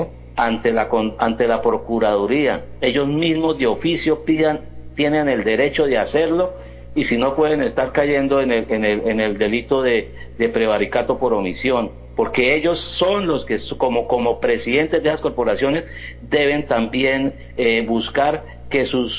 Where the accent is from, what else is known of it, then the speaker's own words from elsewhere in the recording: Bucaramanga, Santander, Colombia; Yo vivo en Bucaramanga, soy un ciudadano bumangués, y no merecemos los bumangueses tener estos representantes. Soy santandereano